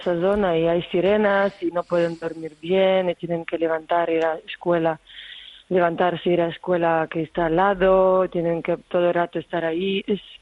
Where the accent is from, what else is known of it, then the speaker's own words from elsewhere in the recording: Ukraine; Spanish is a second language; yo soy ucraniana, yo tengo amigos por toda Ucrania